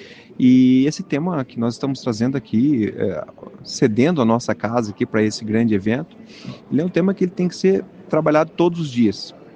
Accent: Maringá, Paraná, Brazil; nós como brasileiros, ou como maringaenses

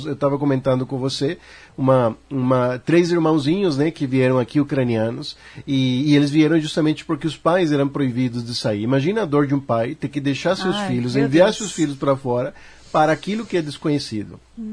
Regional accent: Venezuela; Portuguese is a second language; eu como venezuelano posso afirmar isso

